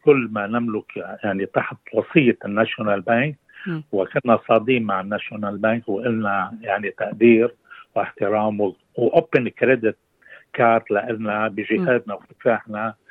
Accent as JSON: {"language": "Arabic", "country": "Lebanon", "moved": "yes", "lives_now": "Australia", "said": "وجينا على أستراليا تحت الظروف الصعبة. جينا من لبنان على مصر ببواخر تجارية حتى أخذنا الفيزا وجينا على أستراليا."}